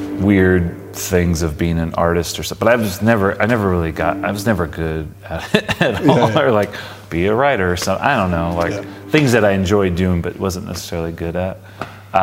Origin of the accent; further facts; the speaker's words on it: Palm Springs, California, United States; So I grew up in Palm Springs.